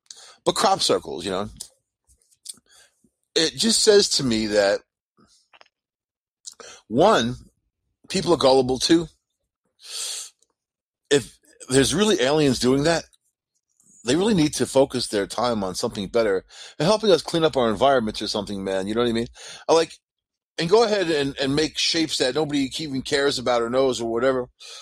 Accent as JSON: {"language": "English", "region": "Nevada", "country": "United States", "said": "Being I'm from Nevada and Area 51 is my backyard full of stuff."}